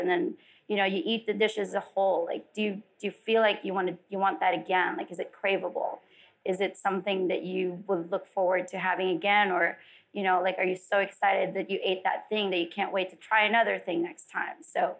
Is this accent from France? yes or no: no; Philippines; now in California, United States; I came from a really big family. I grew up in the Philippines. I lied earlier. I didn't grow up in LA. I grew up in the Philippines. but I've been in California on and off for 21 years. I lived in Vegas for 3